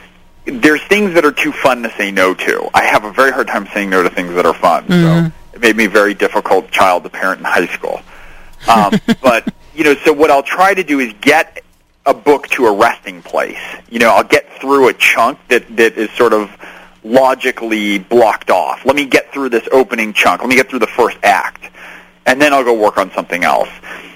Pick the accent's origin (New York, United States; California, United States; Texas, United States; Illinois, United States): California, United States; San Francisco; born there; I was born in San Fran, I've spent a ton of time there.